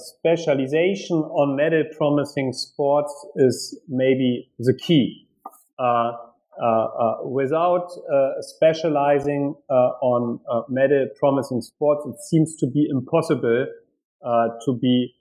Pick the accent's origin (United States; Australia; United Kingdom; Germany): Germany; English is a second language; this is a sport dominated by my home country, Germany